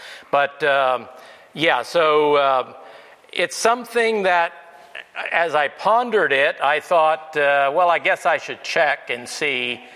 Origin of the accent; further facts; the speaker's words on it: the South, United States; I grew up in the South, or say most of my life was there, and it's the predominant view of the churches in that area.